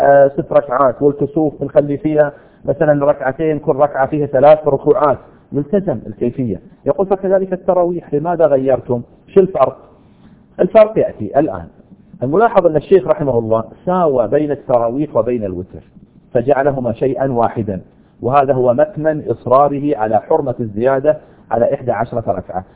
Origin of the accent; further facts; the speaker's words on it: Saudi Arabia; الآن عندنا في السعودية مثلا